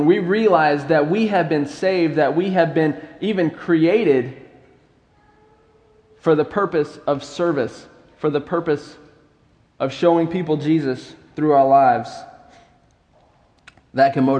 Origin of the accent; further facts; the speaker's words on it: North Carolina, United States; To go back to my childhood again, I grew up in North Carolina, like I said, and Durham Bulls isn't the only game in town.